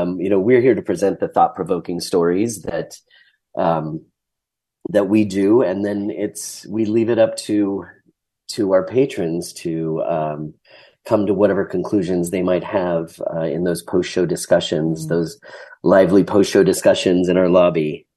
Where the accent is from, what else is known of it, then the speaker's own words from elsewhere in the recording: Idaho, United States; And certainly having grown up in Idaho, I just didn't recognize my home state in terms of the way it was, represented and the way people were treating one another.